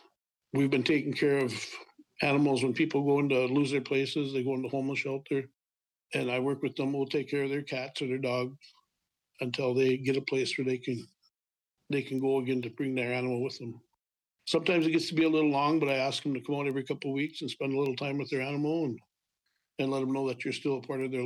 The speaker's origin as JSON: {"language": "English", "town": "Bena", "region": "Minnesota", "country": "United States", "tie": "born or raised there", "said": "we grew up living in Bena behind a big fish there"}